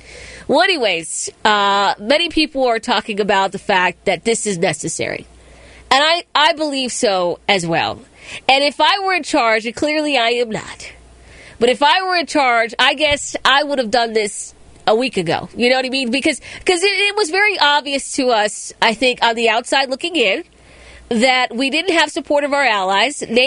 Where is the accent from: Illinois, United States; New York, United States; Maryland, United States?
Maryland, United States; Accokeek; I grew up in Accokeek, Maryland. You know what was boring as a kid? Accokeek, effing Maryland.